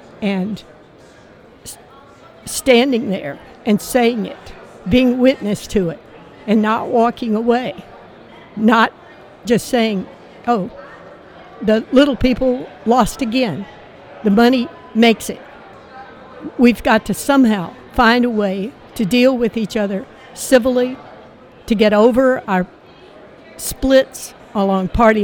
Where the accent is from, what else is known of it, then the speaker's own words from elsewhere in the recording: Stevens Point, Wisconsin, United States; I'm from Stevens Point, Wisconsin, 120 miles north of here.